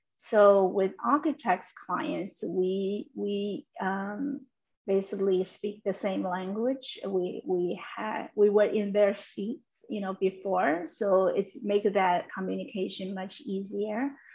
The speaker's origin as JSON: {"language": "English", "country": "China", "said": "because I'm from China. So I have that resources in China"}